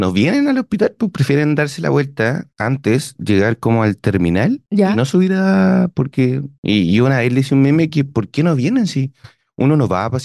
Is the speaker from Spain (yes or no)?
no; Osorno, Los Lagos, Chile; soy de Rahue Alto.